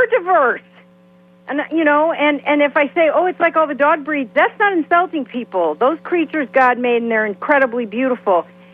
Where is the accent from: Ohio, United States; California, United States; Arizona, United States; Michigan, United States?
Michigan, United States; And I'm from Michigan